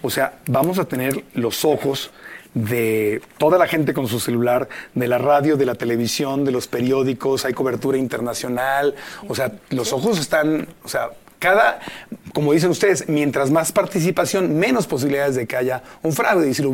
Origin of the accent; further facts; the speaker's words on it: Mexico; also born or lived in United States; Dividirnos como mexicanos no me gusta, porque viví en Estados Unidos mucho tiempo